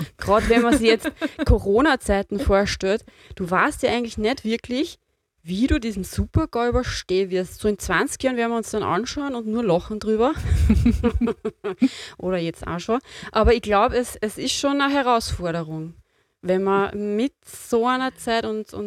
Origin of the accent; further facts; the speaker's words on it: Lower Austria, Austria; Und ich weiß, ich habe meine Kindheit auch im Waldviertel verbracht. Ich komme auch aus einer ländlichen Gegend, bin eine typische Wirtshaustochter und bin auch noch die Erstgeborene.